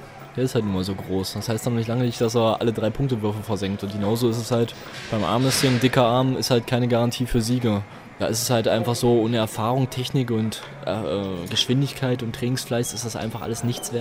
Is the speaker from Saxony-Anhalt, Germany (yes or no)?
yes; Haldensleben, Saxony-Anhalt, Germany; Die hat damals in einer Aral-Tankstelle bei uns in Sachsen-Anhalt, in der Stadt, wo ich zur Schule ging, Haldensleben, einen Flyer gefunden.